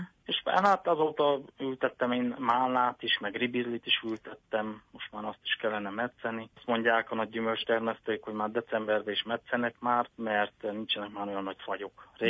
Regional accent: Érolaszi, Bihor, Romania; Az én kertemben, ott Érolasziban, ahol én születtem és felnőttem, ott már az én apukám elkezdte beültetni gyümölcsfákkal

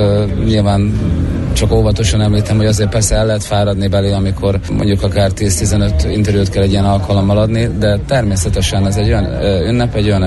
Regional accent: Hungary; mert magyar ember vagyok

